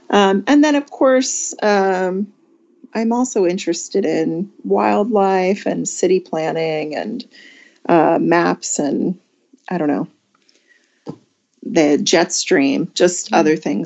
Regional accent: Northeast, United States; moved away as an adult; You know, after growing up in the Northeast and living there for, I guess, the first, 32, 33 years of my life

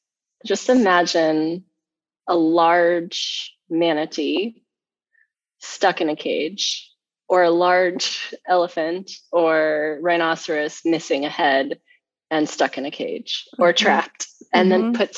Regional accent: California, United States; I grew up in California, so there's mm-hmm. no water.

